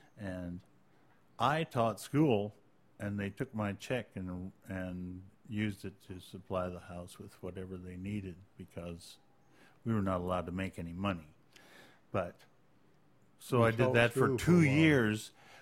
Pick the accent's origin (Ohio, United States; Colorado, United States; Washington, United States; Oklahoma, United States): Ohio, United States; No, I'm from Ohio.